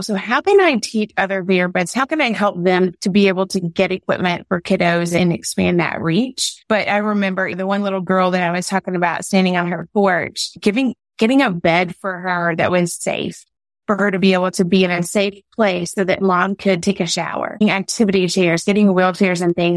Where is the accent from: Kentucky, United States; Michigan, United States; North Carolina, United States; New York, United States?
Kentucky, United States; Morehead; And I remember sitting at this little bakery in Morehead, Kentucky, my hometown.